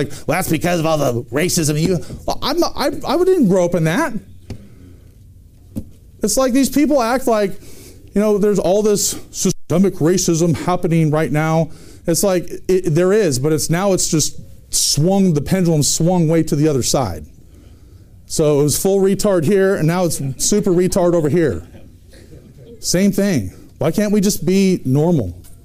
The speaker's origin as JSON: {"language": "English", "region": "Pacific Northwest", "country": "United States", "tie": "born or raised there", "said": "because I grew up in the Northwest. I never lived in the South."}